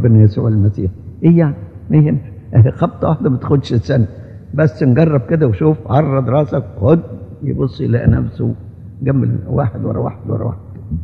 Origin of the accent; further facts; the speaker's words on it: Egypt; دلوقتي عاملين له هيصة كبيرة عندنا في مصر